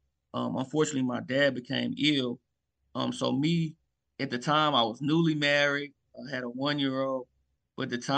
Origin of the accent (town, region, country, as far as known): Memphis, Tennessee, United States; born or raised there